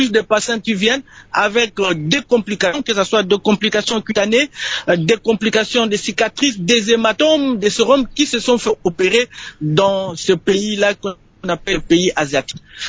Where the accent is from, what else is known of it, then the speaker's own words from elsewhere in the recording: DR Congo; chez moi, en République démocratique du Congo